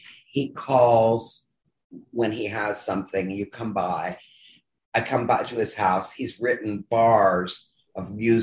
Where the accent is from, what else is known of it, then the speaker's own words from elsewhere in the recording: Evansville, Indiana, United States; I grew up in Evansville, Indiana, and I would go to the, I was sick a lot as a kid and I hardly went to school